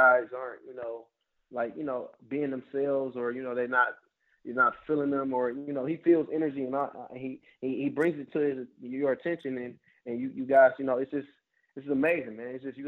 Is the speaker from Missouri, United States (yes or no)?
no; Detroit, Michigan, United States; I've always been a fan since I was a young kid growing up in Detroit.